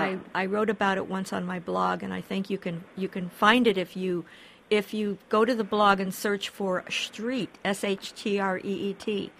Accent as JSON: {"language": "English", "region": "Midwest", "country": "United States", "tie": "born or raised there", "said": "And I grew up in the Midwest."}